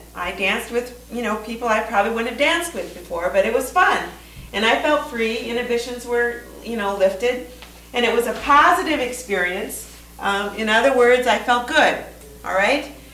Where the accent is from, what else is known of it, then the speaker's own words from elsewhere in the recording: Midwest, United States; I grew up in the Midwest, and good German, Dutch family.